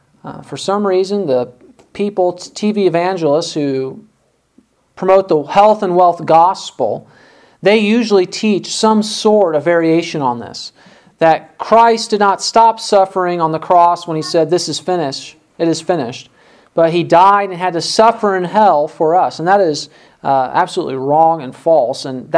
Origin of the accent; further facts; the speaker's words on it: Waverly, United States; where I grew up in Waverly